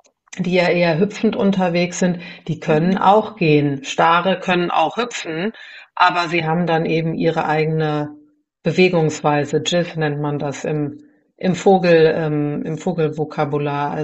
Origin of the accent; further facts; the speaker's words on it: Cologne, North Rhine-Westphalia, Germany; Ich komme ja aus der Stadt, aus Köln, mit einem Garten allerdings